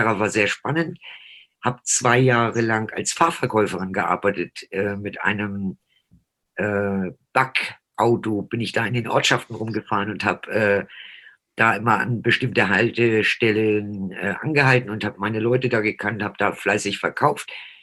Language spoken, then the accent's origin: German; Ahrensburg, Schleswig-Holstein, Germany; Ich bin gebürtig aus dem Norden, also in der Nähe von Hamburg, Ahrensburg, wenn einem das was sagt. Gibt es ein schönes Wasserschloss. Da meine ganze Jugendzeit verbracht, war viel in Dänemark früher.